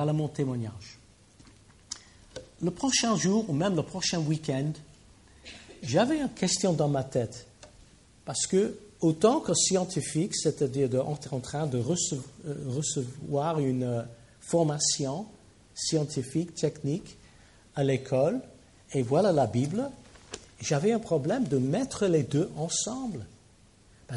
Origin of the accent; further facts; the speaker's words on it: Liverpool, North West England, United Kingdom; French is a second language; Je viens de Liverpool en Angleterre. Est-ce que vous avez entendu parler de Liverpool?